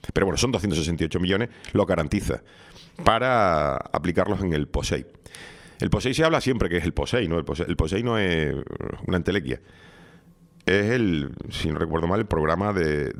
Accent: Spain; pues somos españoles, ¿no?

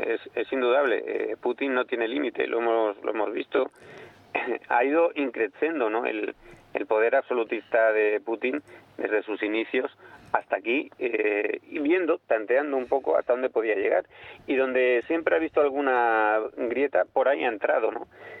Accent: Spain; Oye, somos españoles, para lo bueno y para lo malo.

